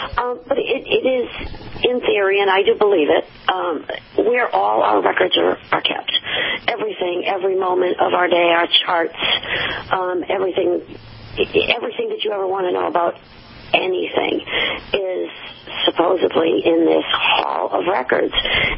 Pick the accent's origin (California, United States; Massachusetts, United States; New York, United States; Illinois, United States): Massachusetts, United States; Revere; I don't come from Salem. I come from Revere, which is 2 towns down.